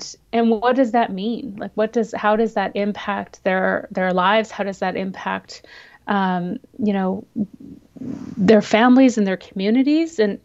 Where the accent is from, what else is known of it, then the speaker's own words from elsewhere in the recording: Saskatchewan, Canada; also born or lived in Toronto; from Saskatchewan, but I spent a lot of my time, last 20 years, living in Toronto, Ontario, Canada. I am not from the United States.